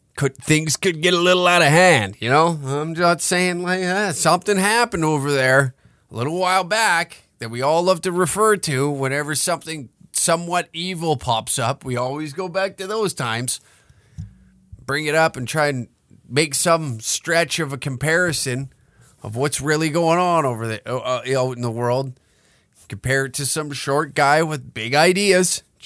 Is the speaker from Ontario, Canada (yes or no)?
no; Taber, Alberta, Canada; he's a bar owner in my hometown of Taber, Alberta.